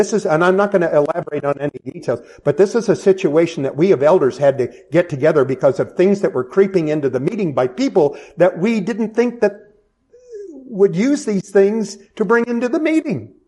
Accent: Kansas City, Missouri, United States; there was a deep, deep affection and affirmation for the Kansas City Royals because I'm from Kansas City.

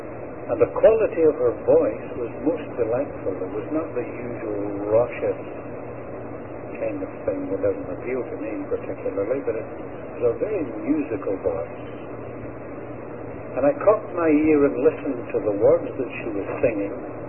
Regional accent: Scotland, United Kingdom; I guess because I'm a Scot, I don't look at the windows.

